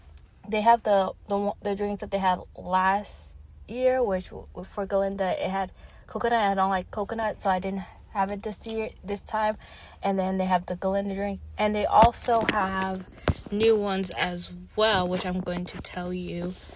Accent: Canada; as a Canadian, Thanksgiving in October

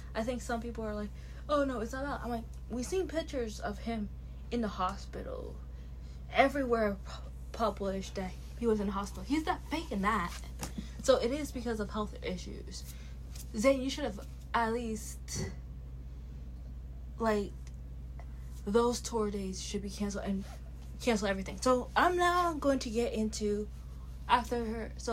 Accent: Canada; me as a Canadian

